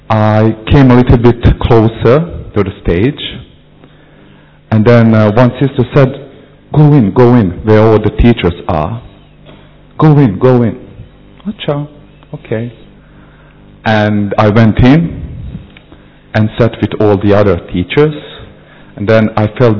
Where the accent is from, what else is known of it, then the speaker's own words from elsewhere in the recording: Bosnia & Herzegovina; English is a second language; I come from Bosnia, South Europe, Bosnia and Herzegovina. And I've been in Gyan for about a year and a half.